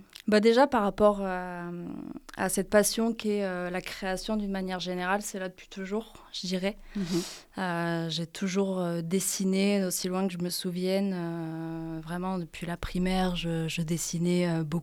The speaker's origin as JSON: {"language": "French", "region": "northern France", "country": "France", "said": "J'ai eu la chance d'être prise à Amiens parce que je viens du nord de la France."}